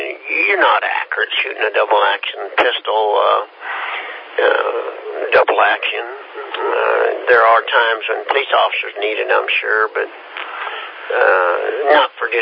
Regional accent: Kansas, United States; You gotta remember, Steve, I'm from Kansas.

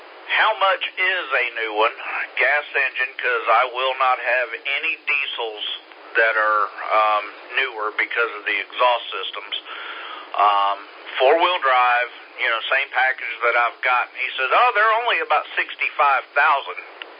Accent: Atlanta, Georgia, United States; My wife and I, we are, and kids, we are refugees from the Atlanta area and are very glad to be in this area.

